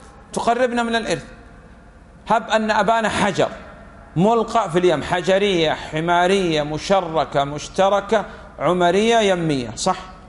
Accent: Saudi Arabia; وهذا الذي عليه العمل عندنا في المملكة العربية السعودية في القضاء في قسمة التركات

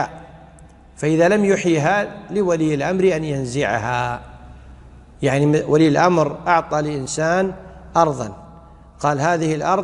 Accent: Kuwait; وعندنا بالكويت

